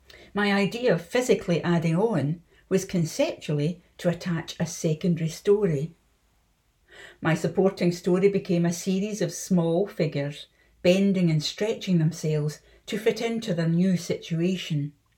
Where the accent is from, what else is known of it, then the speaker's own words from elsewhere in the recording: Scotland, United Kingdom; now in Berlin, Germany; I'm a Scottish artist, and I've been living in Berlin since 1985.